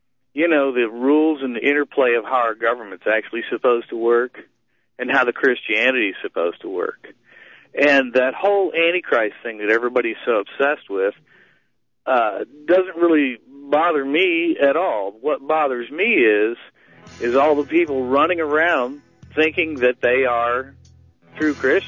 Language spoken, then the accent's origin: English; Michigan, United States; And one thing I'd like to say real quickly is the Methodist church that I grew up in Michigan had that picture of the cross inside the crown